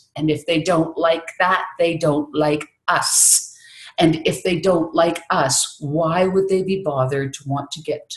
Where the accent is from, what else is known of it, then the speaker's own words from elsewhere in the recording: Canada; I am from Canada, forgive me, and away we go.